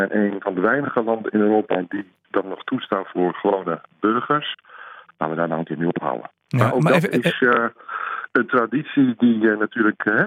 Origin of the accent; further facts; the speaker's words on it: Overijssel, Netherlands; Nou, ik kom uit Noordwest-Overijssel en daar was het vroeger elk jaar het slagveld met de politie.